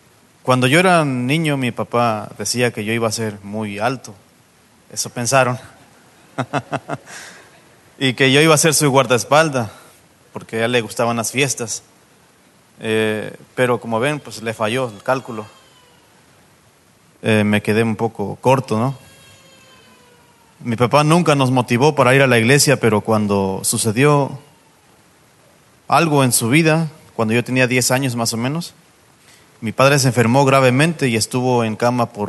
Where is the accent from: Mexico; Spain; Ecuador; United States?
Mexico; born there; Nací en México. Mis padres tuvieron 13 hijos.